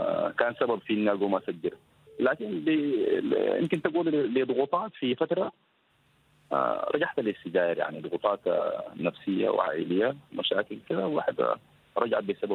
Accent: Sudan; كل ما ارتفعت أسعار السجائر ارتفعت أعداد المدخنين عندنا في السودان

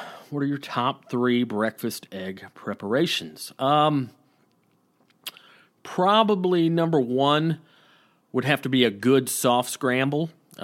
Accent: Georgia, United States; And by the way, I'm from Georgia. I got southern roots running all through my blood

